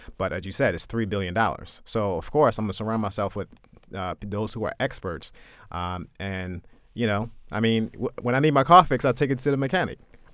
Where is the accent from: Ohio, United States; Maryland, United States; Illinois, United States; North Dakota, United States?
Maryland, United States; I understand the struggle of growing up in a poor black community. I grew up in the Chum, went to Lake Clifton High School.